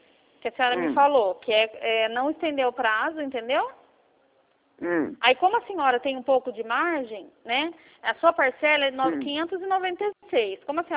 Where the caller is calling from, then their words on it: Campinas, São Paulo, Brazil; Não, eu sou do estado de São Paulo, eu falo de Campinas.